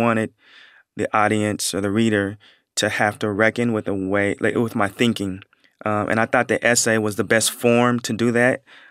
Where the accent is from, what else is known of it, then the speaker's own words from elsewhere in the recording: Portland, Oregon, United States; when I tell people I'm from Portland, Oregon, they say, oh my God, like, I didn't even know Black people live there.